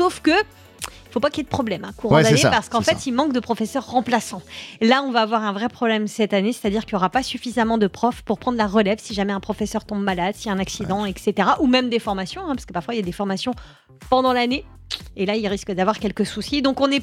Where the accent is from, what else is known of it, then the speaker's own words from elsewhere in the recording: Grand Est, France; Et alors, chez nous, en Alsace, ce sont les profs d'allemand qui manquent aussi principalement.